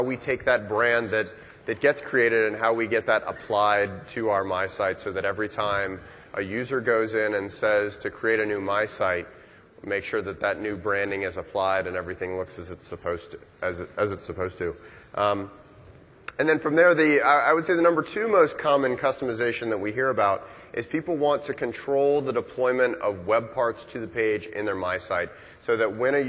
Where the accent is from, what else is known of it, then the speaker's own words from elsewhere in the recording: Orlando, Florida, United States; But I'm from Orlando, Florida in the United States, home of Walt Disney World.